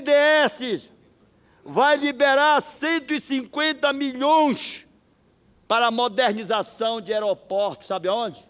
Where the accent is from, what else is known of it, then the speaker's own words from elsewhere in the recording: Pará, Brazil; a minha terra, o meu querido Pará